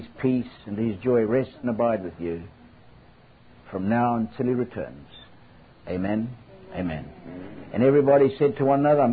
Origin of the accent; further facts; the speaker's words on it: England, United Kingdom; And being British, you don't speak to people unless you're introduced